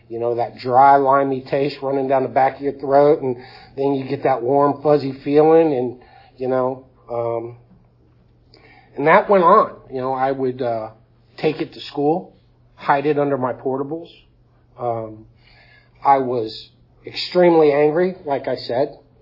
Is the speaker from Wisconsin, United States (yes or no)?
no; Hialeah, Florida, United States; So I was born in South Florida, Hialeah. I don't speak Spanish. I grew up there.